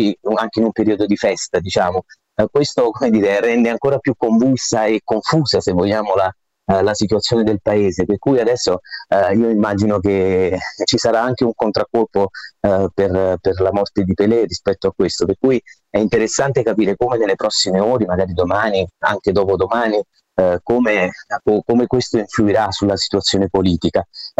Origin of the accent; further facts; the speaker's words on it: Naples, Campania, Italy; io sono di Napoli